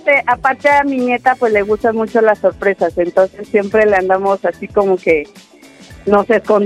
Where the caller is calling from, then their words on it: Veracruz, Mexico; ¿Cómo están, chicos? Soy de Veracruz.